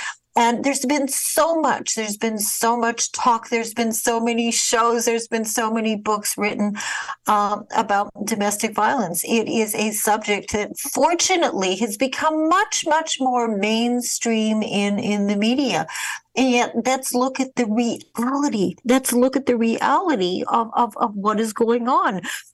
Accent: Winnipeg, Manitoba, Canada; When I think about when I grew up in Winnipeg, Canada, granted it was a few years ago

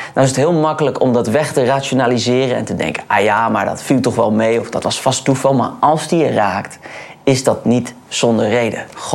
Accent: Holland, Netherlands; En ik had als echte Hollander natuurlijk nog een tweede bevestiging nodig.

